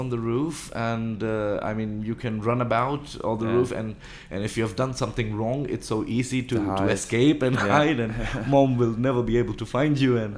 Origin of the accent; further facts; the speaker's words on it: India; Yeah, I mean, myself, we grew up in India. We grew up in our ancestral home, and it was huge because at that time, joint families.